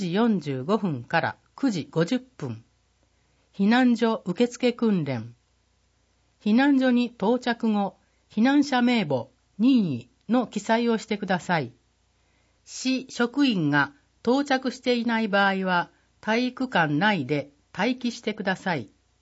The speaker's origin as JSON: {"language": "Japanese", "town": "Hannan", "region": "Osaka", "country": "Japan", "tie": "born or raised there", "said": "私は景色や環境が良く、過ごしやすく、何よりも人が温かいこの生まれ育った阪南市の街が大好きです。"}